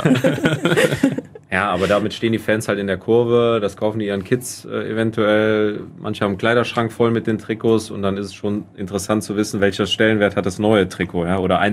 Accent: Hinsbeck, North Rhine-Westphalia, Germany; Heimat verbinde ich immer meine Heimat, mein Heimatdorf Hinsbeck mit.

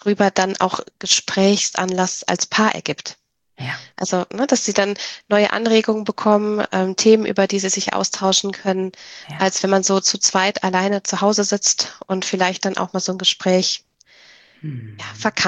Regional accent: Rhineland, Germany; Wie gesagt, ich bin Rheinländerin

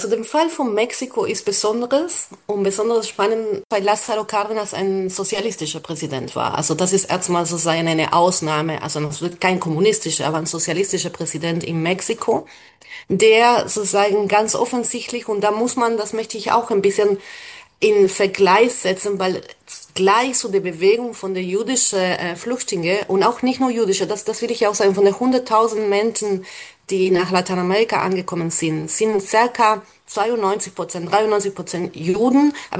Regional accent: Argentina; komme ja aus Argentinien, dass ich mal in den USA war und ich sagte, ich komme aus Südamerika

